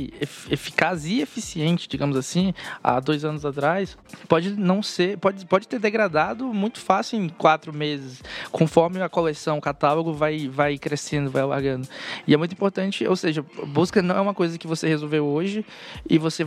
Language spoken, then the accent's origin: Portuguese; Amazonas, Brazil; Então, sou natural do Amazonas